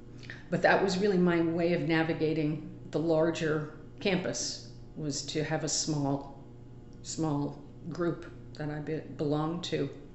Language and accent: English; New York City, New York, United States; I was born and raised in New York City, mostly Queens.